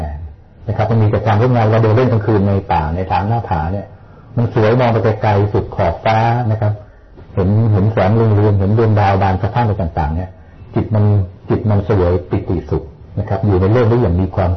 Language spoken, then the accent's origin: Thai; Bangkok, Thailand; คือเราเป็นคนกรุงเทพอะฮะไม่ค่อยคุ้นได้ยินเสียงนะ